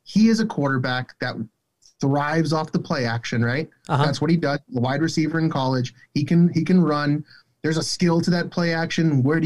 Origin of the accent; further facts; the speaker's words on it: Miami, Florida, United States; I was born and raised in Miami.